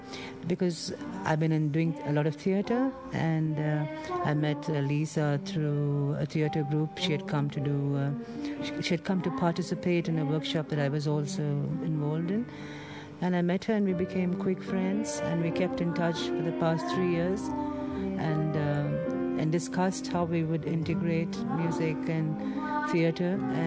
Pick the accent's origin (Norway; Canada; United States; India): India; I am Indian, so I would give part of mine